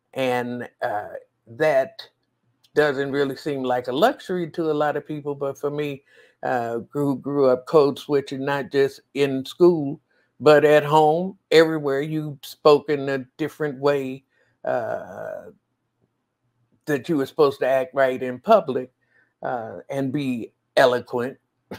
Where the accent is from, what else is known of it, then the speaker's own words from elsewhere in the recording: Chicago, Illinois, United States; We are both from Chicago, right? From pretty much the same area.